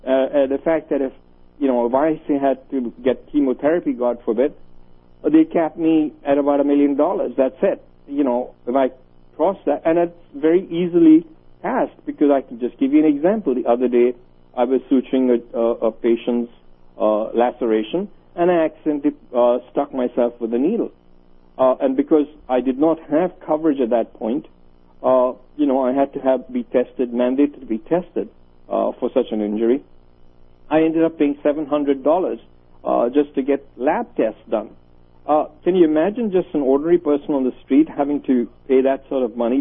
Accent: United Kingdom; now in United States; The only place I can go back to is Great Britain and get care, because I'm still a British citizen.

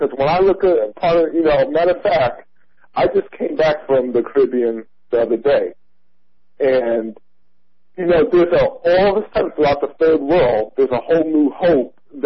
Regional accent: Brooklyn, New York, United States; You know, I'm from Brooklyn

